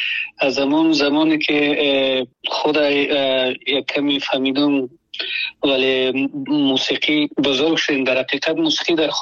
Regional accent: Afghanistan; moved away as an adult; also born or lived in Germany; now in United States; ما جزی همو آدم ها هستیم که از 2022 از افغانستان برآمدیم و آمدیم همین گونه پاکستان، و از پاکستان آلمان، و آلمان هم یک سال و یک نیم سال اونجا بودم و مدتی کوتاه یک پنج ماه میشه که آمدم امریکا و فعلا امریکا هستم.

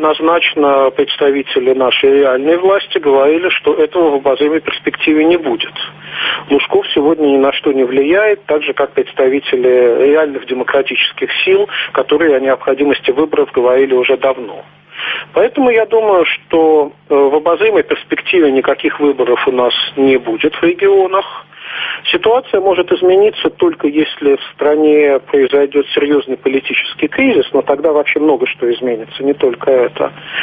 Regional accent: Saint Petersburg, Russia; Я, как человек из Петербурга, привел бы для сравнения такой пример.

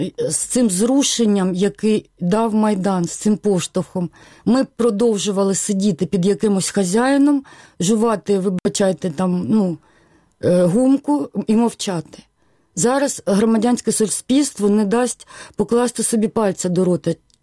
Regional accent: Donbas, Ukraine; я, скажімо, уродженка Донбасу, я знаю, що шахтарі завжди заробляли набагато більше, ніж мої батьки-лікарі.

